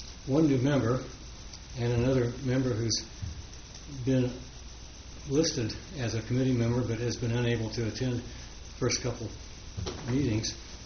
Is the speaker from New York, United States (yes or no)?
no; Indiana, United States; moved away; I've been here about 5 years myself, but I didn't come from I came from Indiana.